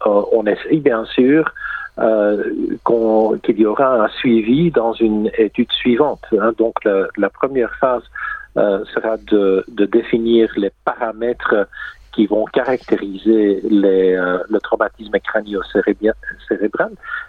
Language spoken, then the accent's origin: French; Belgium; now in Australia; moi je ne suis pas australien, je suis belge d'origine.